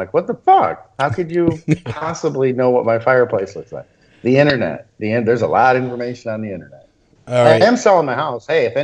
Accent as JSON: {"language": "English", "town": "Bora Bora", "region": "Leeward Islands", "country": "French Polynesia", "lives_now": "United States", "said": "Yeah, but I'm French. I'm still French Polynesian. Yeah. I'm actually from Bora Bora originally."}